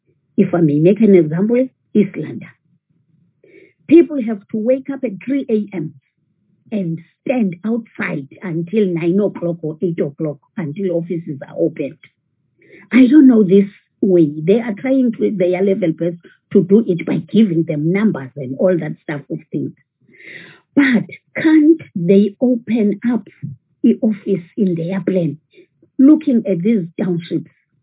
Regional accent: Lesotho; because in Lesotho people, we are from Lesotho with another Department of Water.

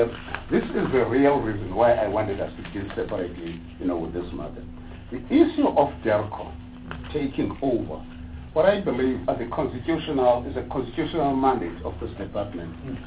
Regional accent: Eastern Cape, South Africa; I come from Barrow, and next to my home is an institution called Walter Sisulu, a technical college.

